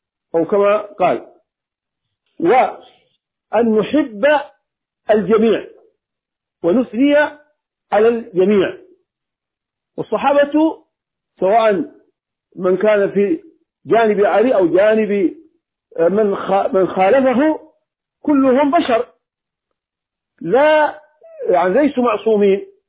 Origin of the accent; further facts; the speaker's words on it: Hadhramaut, Yemen; لكن هناك في المحاكم عندنا في اليمن وفي حضرموت على وجه الخصوص